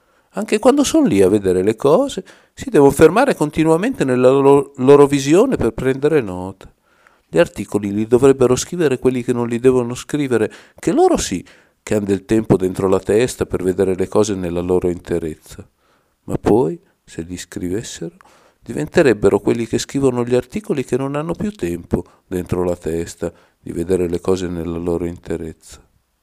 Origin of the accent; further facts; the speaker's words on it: Parma, Emilia-Romagna, Italy; Anch'io sono proprio di Parma.